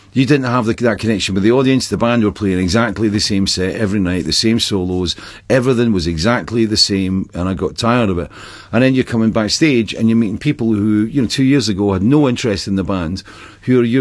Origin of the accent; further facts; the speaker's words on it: Scotland, United Kingdom; And I started to get back into being Scottish, you know.